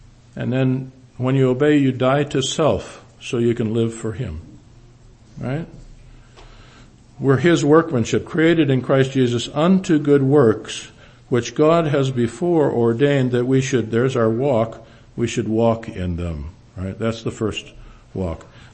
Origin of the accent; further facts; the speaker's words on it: Louisiana, United States; And so you say to people, where are you from? I say, I'm from Louisiana.